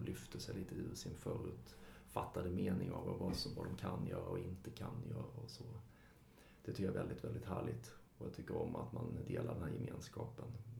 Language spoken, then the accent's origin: Swedish; Karlshamn, Blekinge, Sweden; now in Stockholm, Sweden; så växte jag upp ett musikhus i Karlshamn då. Där man hade replokaler och man spelade i olika bankkonstellationer då. Sen så långt senare så flyttade jag till Stockholm